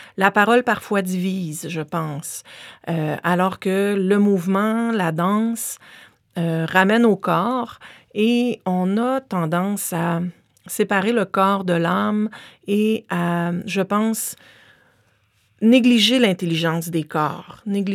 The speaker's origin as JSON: {"language": "French", "town": "Rouyn-Noranda", "region": "Quebec", "country": "Canada", "tie": "born there", "said": "étant enfant d'immigrante, moi, je suis née à Rouyn-Noranda. Mes parents sont arrivés il y a 50 ans."}